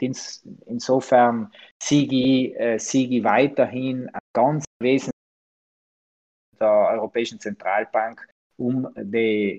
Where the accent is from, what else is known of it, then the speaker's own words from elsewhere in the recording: Trentino-Alto Adige, Italy; dass wir das als erste Forderung haben, als Südtiroler, nicht nur als Südtiroler Tourismuswirtschaft